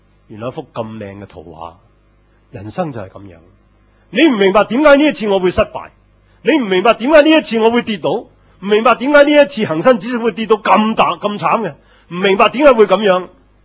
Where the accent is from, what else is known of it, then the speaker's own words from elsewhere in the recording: Hong Kong; 很多我们香港人最厉害的这句话